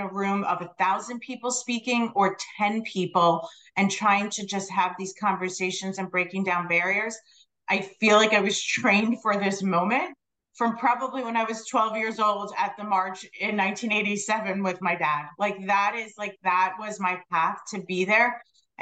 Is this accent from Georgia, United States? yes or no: no; New York, United States; now in Washington, United States; So I'm born and raised in New York on Long Island, very active in the Jewish community, came to DC for college, went to law school